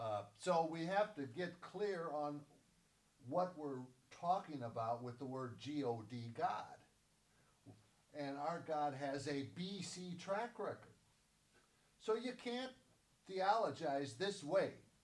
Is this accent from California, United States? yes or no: no; Milwaukee, Wisconsin, United States; We grew up together in Milwaukee, Wisconsin